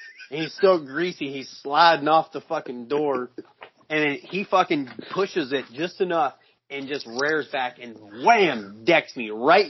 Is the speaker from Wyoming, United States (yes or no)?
no; Floyd Knobs, Indiana, United States; born there; I was born in Indiana.